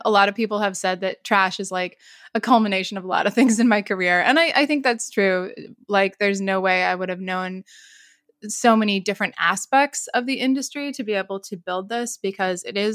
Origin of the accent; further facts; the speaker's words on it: Canada; now in London, United Kingdom; I was living in London, which is where Last.fm was based, even though originally I'm from Canada.